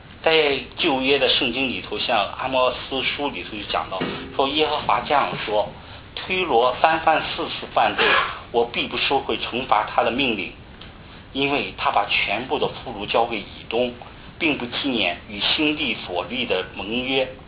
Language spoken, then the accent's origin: Chinese; Qingdao, Shandong, China; 大家知道我是从青岛来的，青岛虽然不是一个大的城市，但由于它是沿海城市，所以它是文明的度假圣地。